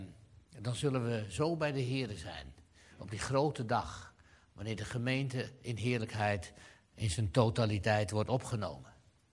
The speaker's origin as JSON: {"language": "Dutch", "town": "Zaandam", "region": "North Holland", "country": "Netherlands", "tie": "born there", "said": "Zaandam. Dat is onze geboorteplaats. Het rode Zaandam."}